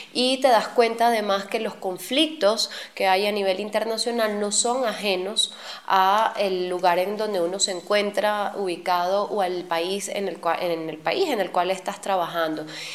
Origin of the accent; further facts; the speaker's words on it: Venezuela; moved away as an adult; now in Colombia; ya yo tengo más de 12 años de experiencia profesional en mi país, en Venezuela, y aquí en Colombia ya tengo 6 años ejerciendo el periodismo.